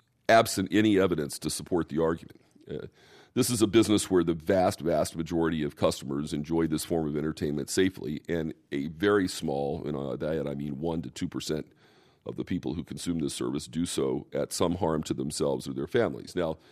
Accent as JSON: {"language": "English", "town": "Boston", "region": "Massachusetts", "country": "United States", "tie": "born or raised there", "said": "we hope to be the winner for a license in my hometown of Boston."}